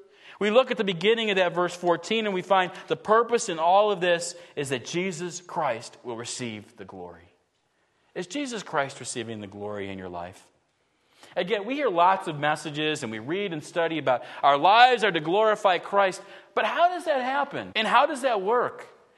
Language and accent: English; Buffalo, New York, United States; I just spent time with family, and we grew up in Buffalo, New York, and Buffalo, New York is a place, it's the home of the Buffalo Bills, unfortunately.